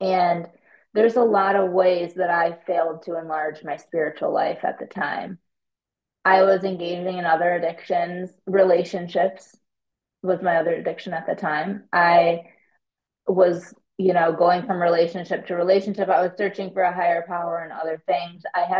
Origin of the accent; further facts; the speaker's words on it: Michigan, United States; now in California, United States; I grew up in Michigan, which is in the Midwest of the US.